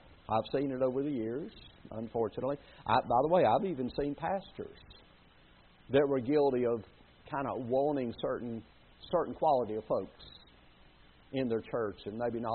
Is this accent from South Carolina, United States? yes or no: yes; South Carolina, United States; And I'd say, no, we're from South Carolina. We're just on vacation.